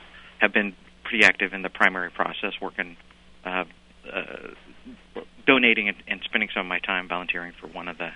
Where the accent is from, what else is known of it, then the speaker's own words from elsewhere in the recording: California, United States; also born or lived in Alaska / Colorado; now in Texas, United States; I'm calling you from Texas, and I guess I would consider myself part of the New South, having gotten here in kind of a wayward path, and from California, including 12 years in Alaska, with a winter in a log cabin